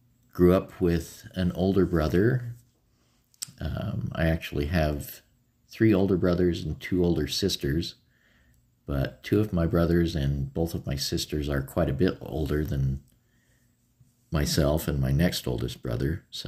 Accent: Riverton, Utah, United States; I grew up in Riverton, Utah.

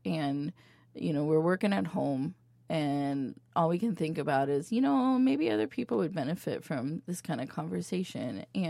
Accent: Lincoln, Nebraska, United States; now in Green Bay, United States; I grew up in Lincoln, Nebraska, and attached to just about every elementary school it was a community center

